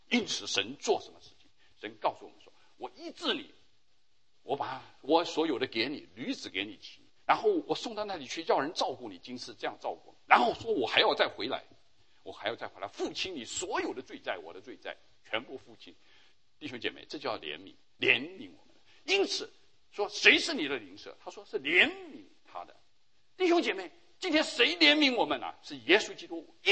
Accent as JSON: {"language": "Chinese", "country": "China", "said": "这是我们中国人就会回答了"}